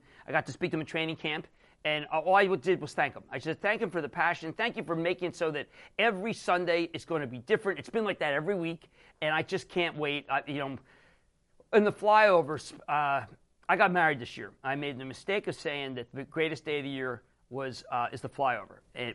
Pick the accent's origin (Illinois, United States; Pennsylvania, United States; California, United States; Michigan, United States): Pennsylvania, United States; Philadelphia; I'm a fan of the Phillies. I'm from Philadelphia.